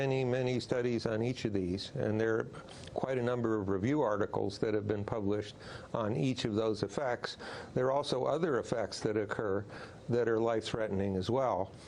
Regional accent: United States; as an American scientist, I really hate to say this

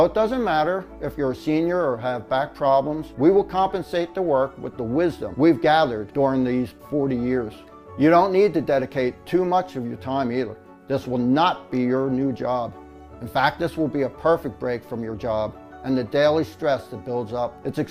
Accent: Philadelphia, Pennsylvania, United States; And I was a city folk, born and raised in Philadelphia.

